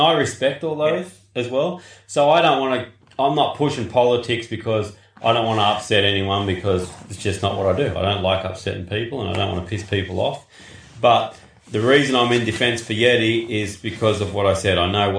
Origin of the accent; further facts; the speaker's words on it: Australia; I know you say that, but I I'm an Australian as hell.